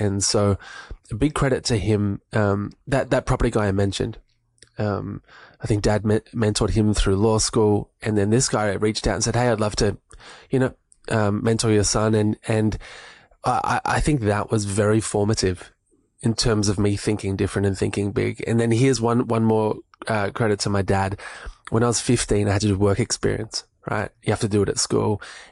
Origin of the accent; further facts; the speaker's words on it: Melbourne, Victoria, Australia; Yeah, so I grew up in Melbourne.